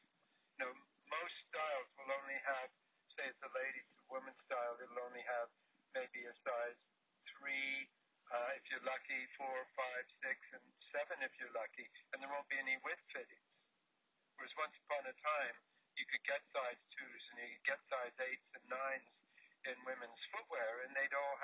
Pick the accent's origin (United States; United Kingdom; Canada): Canada; I grew up in Canada, as you might be able to tell.